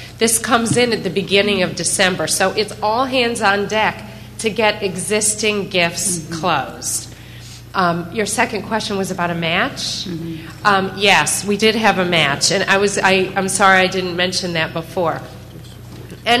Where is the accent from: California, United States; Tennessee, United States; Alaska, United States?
Tennessee, United States; Memphis; from Memphis, Tennessee, and I couldn't get up here and not ask my sister a question.